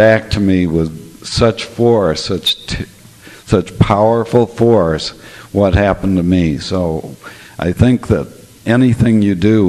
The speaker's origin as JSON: {"language": "English", "town": "Chicago", "region": "Illinois", "country": "United States", "said": "I'm a grateful recovering sexaholic. I'm from the Chicago area."}